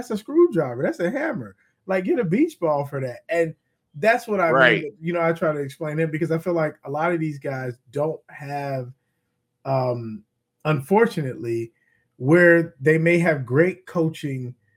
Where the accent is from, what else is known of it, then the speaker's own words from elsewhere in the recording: Forest Park, United States; you know, where we grew up in Forest Park.